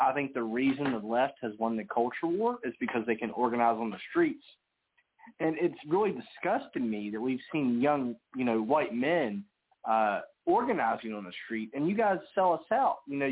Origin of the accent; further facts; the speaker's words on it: West Virginia, United States; I'm from West Virginia.